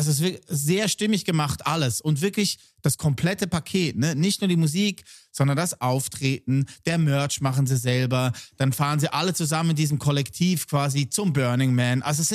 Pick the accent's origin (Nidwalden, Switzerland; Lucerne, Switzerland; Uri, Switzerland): Lucerne, Switzerland; dass Tobi in Wiel aufgewachsen ist, im Kanton Luzern. Das ist 15 Minuten weg von da, wo ich aufgewachsen bin. Eibu, wie wir sagen.